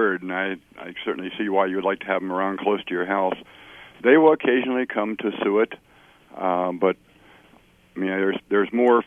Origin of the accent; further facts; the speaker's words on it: Ohio, United States; I grew up in southern Ohio. I was born in December, as you might be able to tell from my first name.